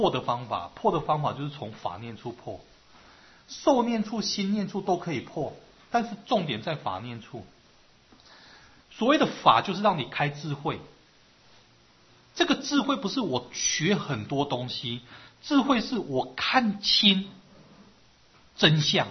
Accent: Taiwan; 就好像我们台湾人嘛，中国人就是爱吃饭嘛

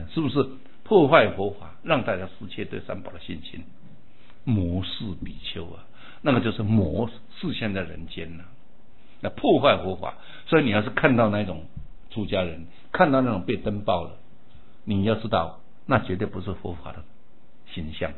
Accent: China; 所以我们中国人不用这种方法，我们是用在寺院里面开火的。

